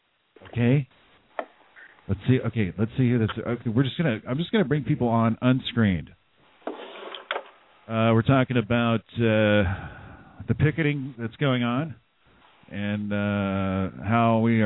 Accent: California, United States; I grew up in Northern California. I can identify with that. I definitely grew up a cultural liberal, suburban cultural liberal

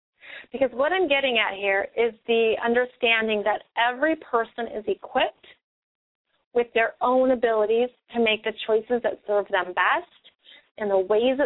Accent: United States; also born or lived in Europe; I think it's pretty American, and I'm American

